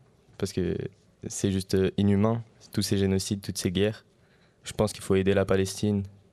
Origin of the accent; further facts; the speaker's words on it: Kinshasa, DR Congo; born there; moved away; also born or lived in Belgium; Je suis né à Kinshasa, donc au Congo. J'ai dû fuir du Congo pour aller en Belgique parce qu'il y avait la guerre.